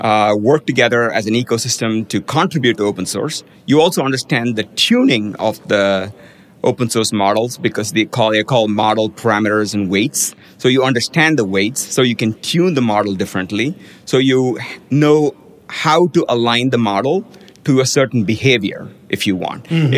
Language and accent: English; India; like, when I grew up in India